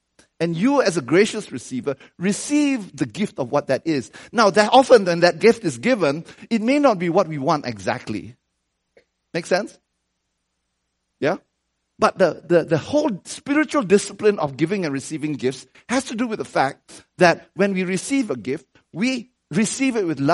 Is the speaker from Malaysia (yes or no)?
yes; Malaysia; When I was growing up in Malaysia, I remember Christmas was a time